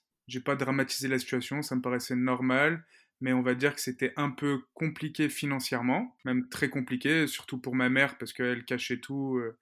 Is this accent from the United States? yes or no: no; Rillieux-la-Pape, Auvergne-Rhône-Alpes, France; Moi, j'ai grandi en banlieue de Lyon, Arieux-la-Pape ça s'appelle. J'ai eu une enfance très très très heureuse, une enfance de quartier